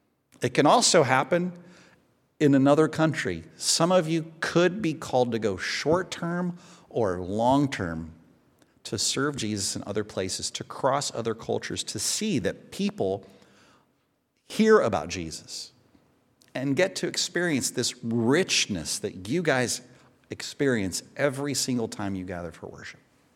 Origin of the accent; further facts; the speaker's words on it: Knoxville, Tennessee, United States; now in Atlanta, United States; Now, where I live in Atlanta, I would be the only hand. I grew up in Knoxville.